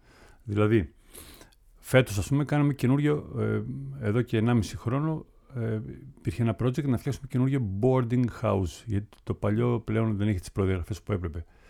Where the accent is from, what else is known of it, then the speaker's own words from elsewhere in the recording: Greece; εγώ είμαι από Ελλάδα, ο μοναδικός Έλληνας.